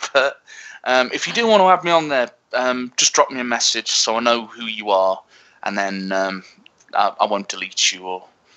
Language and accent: English; Nottingham, East Midlands, United Kingdom; And that was when the first round was actually in Nottingham, so I got to perform in my hometown, which was fantastic.